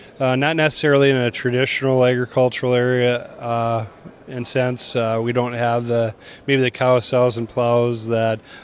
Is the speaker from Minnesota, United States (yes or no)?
yes; Battle Lake, Minnesota, United States; Well, I attended high school at Battle Lake, Minnesota. I actually was in the FFA from 1993 till 1997 under the advisement of Blaine Larson when he was there.